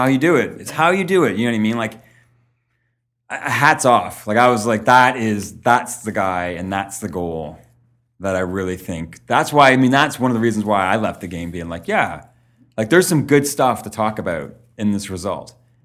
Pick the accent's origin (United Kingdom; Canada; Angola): Canada; as a Canadian, I mean, I like Delgado because he's young